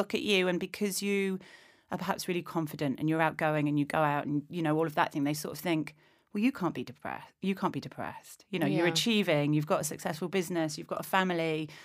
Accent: Yorkshire and the Humber, United Kingdom; because I'm also from Yorkshire

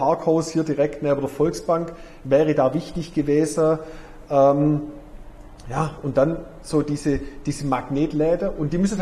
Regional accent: Herrenberg, Baden-Württemberg, Germany; Weil ich bin in Herrenberg aufgewachsen, da war die ganze Straße nur belebt.

